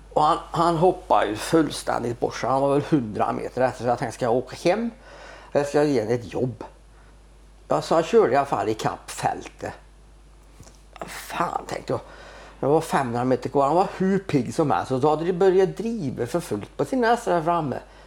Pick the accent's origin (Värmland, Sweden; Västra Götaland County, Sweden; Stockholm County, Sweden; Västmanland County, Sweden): Värmland, Sweden; jag är för mycket värmlänning och jag rör inte på mig, jag trivs så bra det jag är. Och har varit så många år så att jag blir kvar här nu.